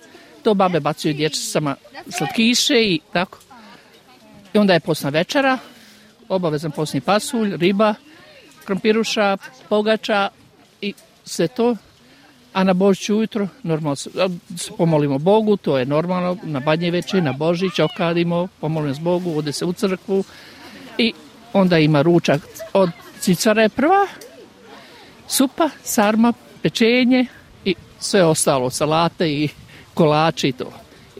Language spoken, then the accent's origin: Serbian; Banja Luka, Republika Srpska, Bosnia & Herzegovina; Ja sam iz Banja Luke, muž mi je isto iz Banja Luke i nosimo svoje običaje odatle.